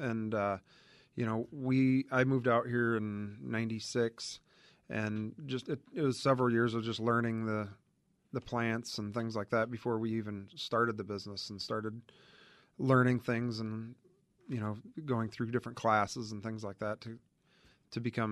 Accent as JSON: {"language": "English", "region": "Indiana", "country": "United States", "tie": "born or raised there", "said": "We grew up in Indiana and both actually graduated from Purdue."}